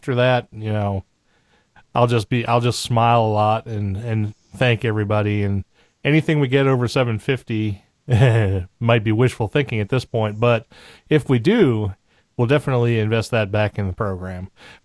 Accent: New England, United States; accent: New England; moved away; I grew up in New England and I had a habit when I lived there, I talk like a New Englander and I drop my R's a lot.

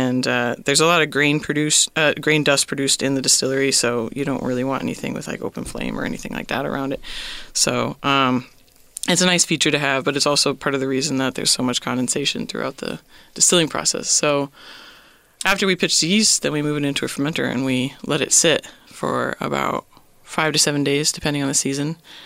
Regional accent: Connecticut, United States; I'm originally from Connecticut.

